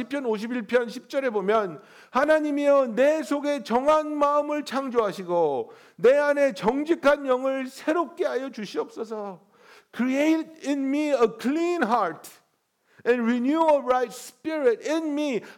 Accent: South Korea; 제가 어렸을 때 살던 한국은 그런 게 아니었어요.

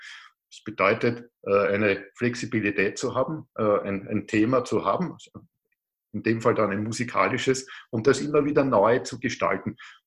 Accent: Lower Austria, Austria; ich bin so in der Wachau aufgewachsen, das liegt an der Donau, zwischen Linz und Wien, das kennen vielleicht die meisten. Und da geht es nördlich dann in das Waldviertel hinein und dort habe ich meine letzten Jahrzehnte verbracht.

